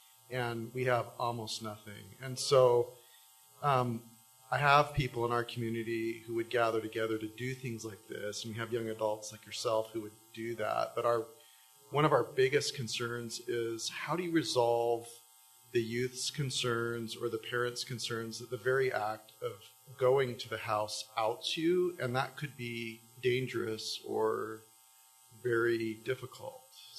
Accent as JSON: {"language": "English", "town": "Billings", "region": "Montana", "country": "United States", "said": "I'm from Billings, Montana. Our city's about the same size as Provo proper."}